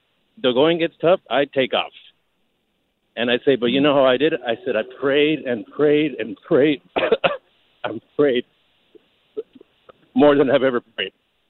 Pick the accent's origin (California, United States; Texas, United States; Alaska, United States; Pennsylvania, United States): California, United States; East Los Angeles; I grew up in East L.A. There was violence and drugs and gangs and stuff.